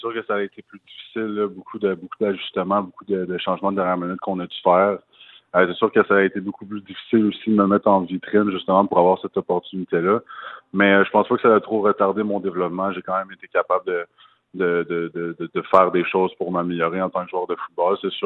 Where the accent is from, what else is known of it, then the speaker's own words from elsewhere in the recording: Canada; On m'a pas trop parlé du fait que je suis Canadien là